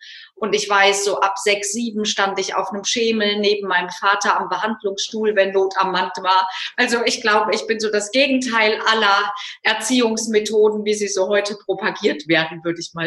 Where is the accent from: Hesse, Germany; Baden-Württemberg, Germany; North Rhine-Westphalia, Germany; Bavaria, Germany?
North Rhine-Westphalia, Germany; aufgewachsen im Rheinland. Wenn jetzt Kölner zuhören, dann kriegen die Krise in Düsseldorf, aber im Süden von Düsseldorf und damit irgendwie ja im Norden von Köln.